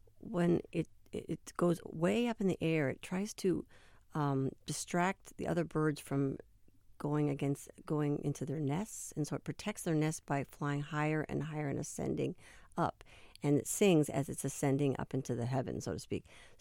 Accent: United States; Well, it's just so American. And since I'm American, it feels good.

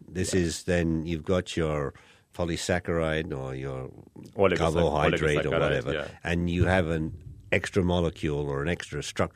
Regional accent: England, United Kingdom; now in United States; I'm from England. I land up in West Texas.

